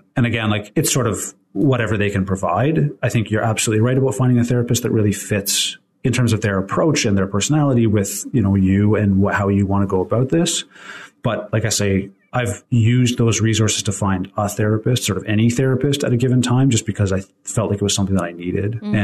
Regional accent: Canada; And I'm Canadian, so it's maybe a little bit different in the States.

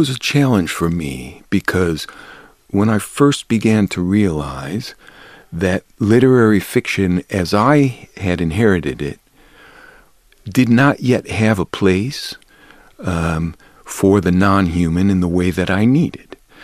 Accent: Chicago, Illinois, United States; moved away; also born or lived in Boston; I was born in Chicago and grew up there before moving abroad, and I came back to Illinois to finish school. I then moved to Boston and worked for many years there.

